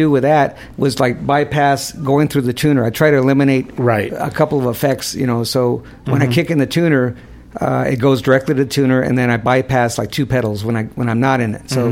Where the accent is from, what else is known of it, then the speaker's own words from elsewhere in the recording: Los Angeles, California, United States; I have all these amazing stories about my brothers when we were growing up in the East LA rock and roll scene.